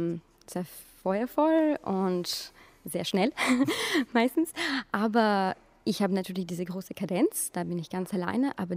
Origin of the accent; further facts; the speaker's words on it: Russia; born there; German is a second language; ich bin in Russland geboren.